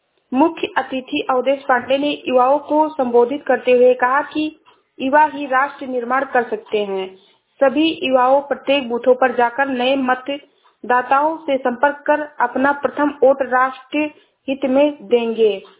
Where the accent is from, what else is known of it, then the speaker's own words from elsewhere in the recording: Shravasti, Uttar Pradesh, India; मैं जिला श्रावस्ती से हूँ।